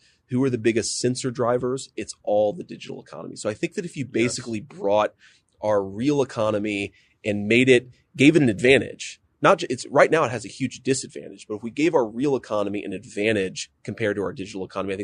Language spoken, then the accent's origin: English; Ohio, United States; middle-class workers in my home state of Ohio and other places all across the country